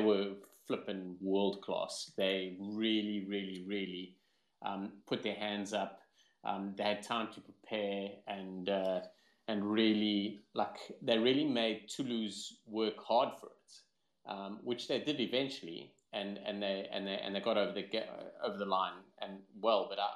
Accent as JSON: {"language": "English", "country": "South Africa", "said": "I'm South African"}